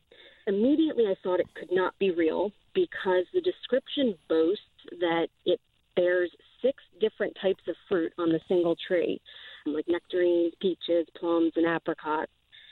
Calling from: Newark, Delaware, United States; I'm calling from Newark, Delaware.

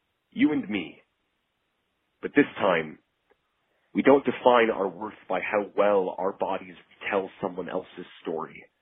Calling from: New York, United States; My pronouns are they, them, theirs. I'm calling in from New York

